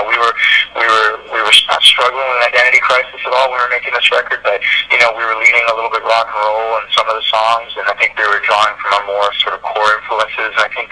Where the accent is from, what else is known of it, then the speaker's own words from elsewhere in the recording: Vancouver, British Columbia, Canada; Yeah, I'm a Canuck. I'm from Vancouver.